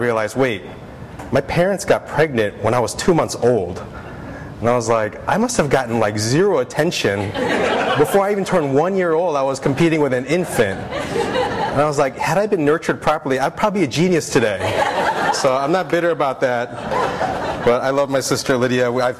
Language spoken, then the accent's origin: English; St. Louis, Missouri, United States; I'm from St. Louis, so I'm a diehard Cardinals fan.